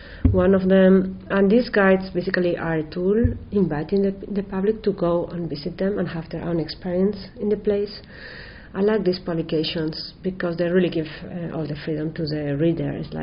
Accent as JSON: {"language": "English", "town": "Zaragoza", "region": "Aragon", "country": "Spain", "tie": "born or raised there", "second_language": "English", "said": "one in Zaragoza, in my hometown."}